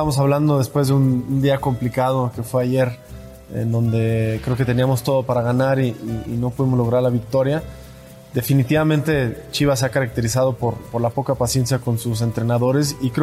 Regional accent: Mexico; como empresario mexicano tengo una gran labor que hacer en Chivas, empresario joven también.

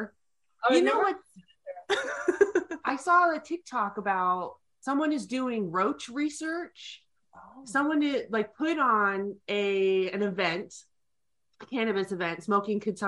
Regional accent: West Coast, United States; but motherfucker, I'm from the West Coast. I know what good weed is.

